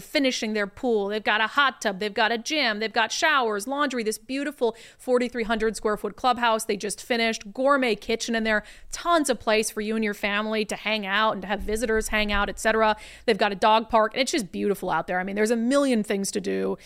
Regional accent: United States; I don't think I'm better because I'm an American. I just happen to be born here. I mean, lucky my parents didn't move to Canada because my dad was from Canada.

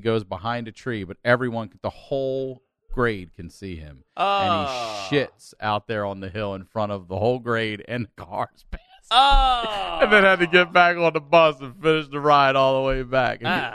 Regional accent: Maryland, United States; we grew up in Maryland, so D.C. was a common field trip

